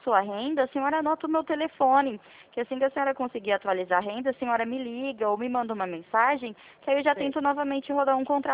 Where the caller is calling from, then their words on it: Presidente Prudente, São Paulo, Brazil; interior cidade? De São Paulo, na cidade de Presidente Prudente.